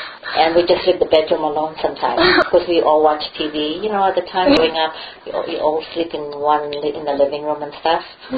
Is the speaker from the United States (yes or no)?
no; Philippines; So you're not used to having a bedroom to yourself before when we were growing up in the Philippines.